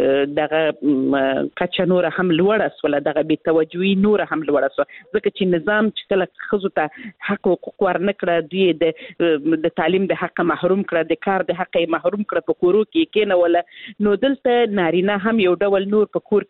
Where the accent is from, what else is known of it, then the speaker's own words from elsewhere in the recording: Helmand, Afghanistan; زه خپل د هلمند ولایت څخه یم